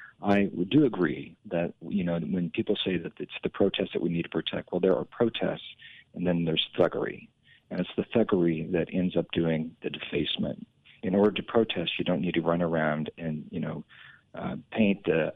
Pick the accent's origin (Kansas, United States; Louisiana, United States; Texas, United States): Kansas, United States; Sublette; Yeah, I grew up in Sublette, you know, down by Dodge City, Garden City, liberal.